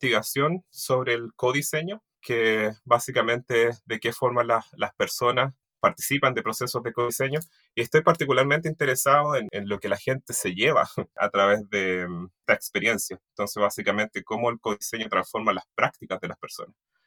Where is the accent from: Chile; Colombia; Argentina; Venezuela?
Chile; now in Lancaster, United Kingdom; Soy chileno, investigador en diseño